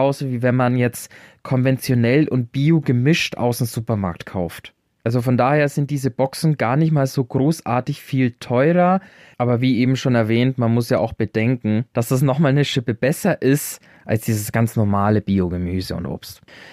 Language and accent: German; Berlin, Germany; vor allem für mich als Berliner